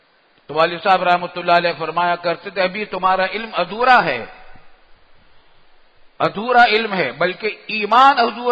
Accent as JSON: {"language": "Urdu", "town": "Deoband", "region": "Uttar Pradesh", "country": "India", "tie": "born or raised there", "moved": "yes", "lives_now": "Pakistan", "said": "میں دیوبند کا رہنے والا ہوں، ہم دونوں بھائی ہیں، دیوبند کے رہنے والے ہیں، ہماری ولادت دیوبند میں ہوئی ہے، ہمارا پیدائشی وطن دیوبند ہے"}